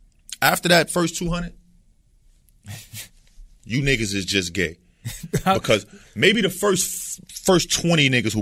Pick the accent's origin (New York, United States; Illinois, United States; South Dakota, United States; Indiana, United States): New York, United States; Bronx; So when I talk to people that's not from the Bronx, I just say I'm from the Fordham area.